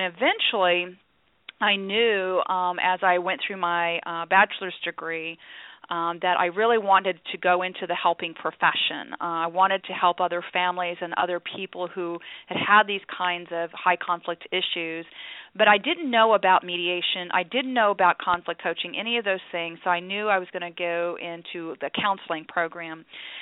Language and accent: English; Texas, United States; Well, I did grow up in on the border of Mexico, in the very southern tip of Texas. It's known as the Rio Grande Valley there.